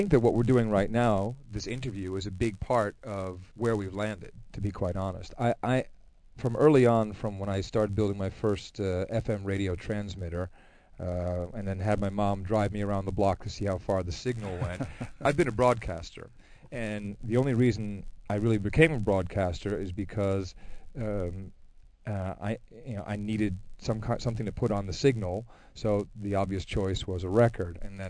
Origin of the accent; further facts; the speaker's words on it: Netherlands; where I grew up in the Netherlands